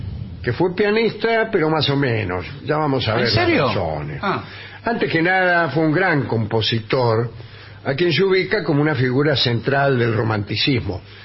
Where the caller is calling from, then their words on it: Buenos Aires, Argentina; de Balvanera, sí, sí.